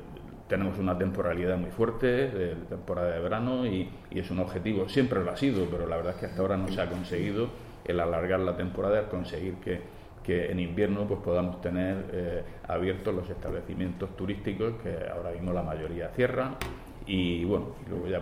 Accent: Cartagena, Region of Murcia, Spain; soy cartagenero, vivo en Cartagena

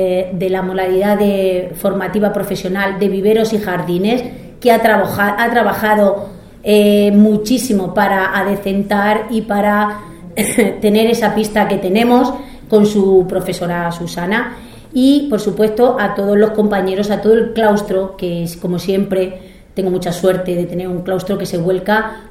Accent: Jumilla, Region of Murcia, Spain; yo soy de Jumilla, vivo en Murcia y trabajo en Cartagena, esos tres puntos de la región, pues al final tengo unos vínculos que para mí son importantísimos.

